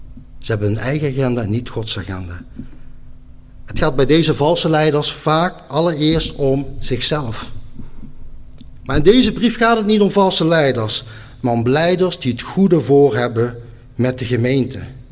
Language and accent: Dutch; Netherlands; Want ik heb zelf het idee dat wij als Nederlanders vaak een aversie hebben als het gaat om gehoorzamen en onderdanig zijn.